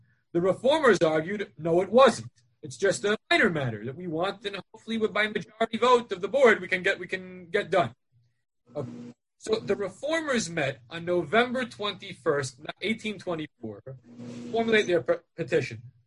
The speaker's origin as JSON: {"language": "English", "town": "Great Neck", "region": "New York", "country": "United States", "tie": "born or raised there", "said": "When I was growing up in the Great Neck Synagogue, we never did this other than for Simchas Torah"}